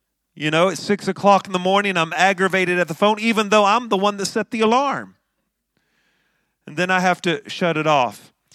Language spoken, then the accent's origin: English; West Virginia, United States; You know, I grew up in West Virginia and they used to say, I'm fixing to get up.